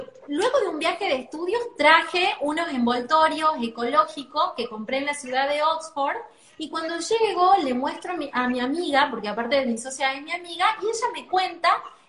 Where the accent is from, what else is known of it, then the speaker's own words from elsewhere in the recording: Orán, Salta, Argentina; te cuento que yo soy de Orán, no soy de Salta Capital